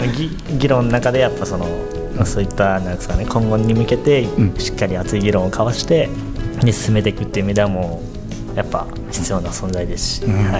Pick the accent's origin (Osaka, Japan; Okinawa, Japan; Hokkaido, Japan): Hokkaido, Japan; やっぱり地元が北海道なので。